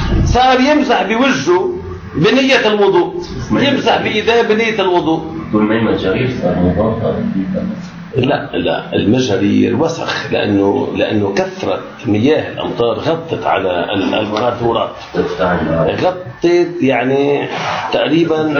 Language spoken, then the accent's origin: Arabic; Beirut, Beirut Governorate, Lebanon; نحن ابناء بيروت